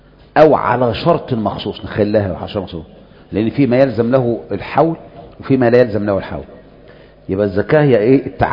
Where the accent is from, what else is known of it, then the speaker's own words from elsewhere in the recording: Egypt; بس انا مصري يعني لازم